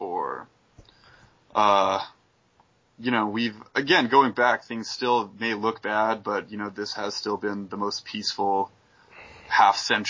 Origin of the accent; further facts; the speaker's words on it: Canada; You know, that was growing up in Canada and elsewhere.